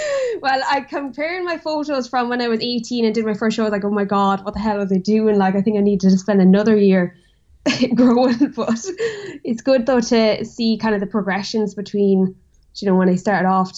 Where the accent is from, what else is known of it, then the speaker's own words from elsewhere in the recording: Carlow, Leinster, Ireland; now in Dublin, Ireland; I'm from Carlow, but I've moved up to Dublin to study health and society in DCU.